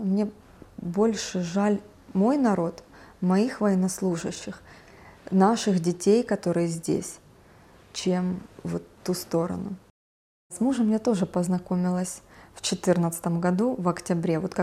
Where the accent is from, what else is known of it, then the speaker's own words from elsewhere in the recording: Makiivka, Donetsk Oblast, Ukraine; Сама я с Макеевки, родилась в Макеевке, всю жизнь прожила тоже в Макеевке.